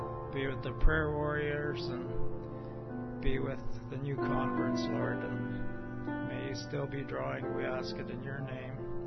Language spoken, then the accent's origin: English; Edmonton, Alberta, Canada; We're from Edmonton, Alberta.